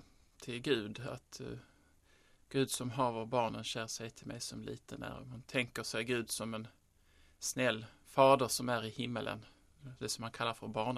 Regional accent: Lund, Skåne, Sweden; Då så gick jag till Dominikanerna i Lund, i min hemstad, och jag sa att jag ville veta mer om katolsk tro.

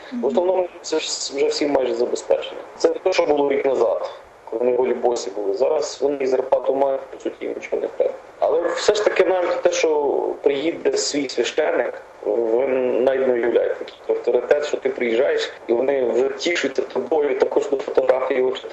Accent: Western Ukraine, Ukraine; що от я западенець з ними

